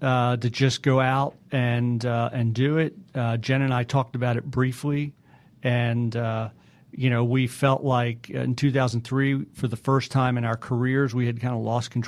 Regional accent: Philadelphia, Pennsylvania, United States; So I'm a transplant, like a lot of other folks here, right? I came from Philadelphia.

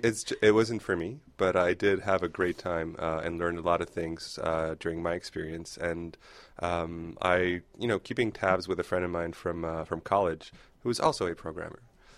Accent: Quebec, Canada; English is a second language; and we're from Quebec

